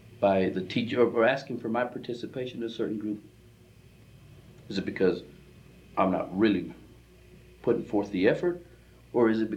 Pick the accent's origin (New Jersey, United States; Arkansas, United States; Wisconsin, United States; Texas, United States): Texas, United States; Plainview; I was born in Plainview, Texas in 1954, July 22nd, 54.